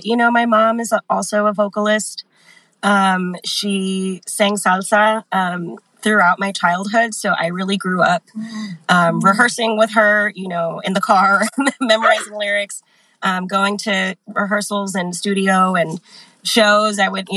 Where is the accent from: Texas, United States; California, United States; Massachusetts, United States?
California, United States; San Juan Bautista; now in Los Angeles, United States; I'm a Latina survivor, educator, and musician. I grew up in San Juan Bautista, a Mamutsun tribal land, and I currently live in Los Angeles, occupy Tongva land.